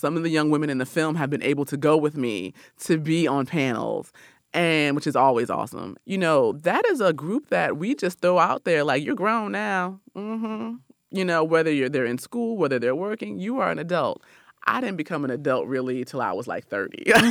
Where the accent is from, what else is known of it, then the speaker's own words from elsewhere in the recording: Rochester, New York, United States; also born or lived in Albany, United States; I was born in Albany, New York, grew up in Rochester, New York.